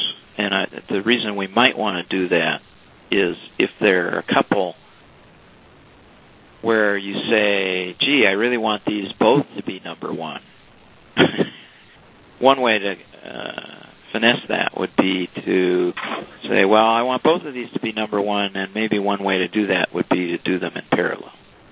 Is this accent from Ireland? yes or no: yes; Ireland; Greg might not be on the call, but being Irish, I'll fill in the gaps.